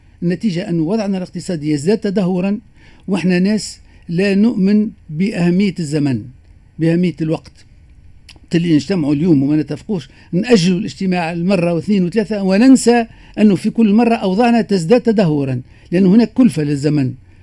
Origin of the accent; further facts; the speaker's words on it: Tunisia; للأسف أنه معظم مداخلات رئيس الجمهورية تثير فينا كتونسيين القلق والخوف على المستقبل